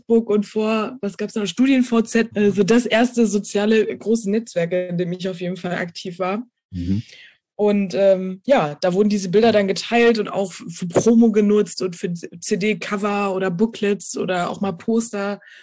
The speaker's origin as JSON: {"language": "German", "region": "North Rhine-Westphalia", "country": "Germany", "tie": "born there", "moved": "yes", "lives_now": "Berlin, Germany", "said": "Ich komme gebürtig aus Nordrhein-Westfalen, lebe aber jetzt mittlerweile schon fast 9 Jahre in Berlin, da ich hier studiert habe."}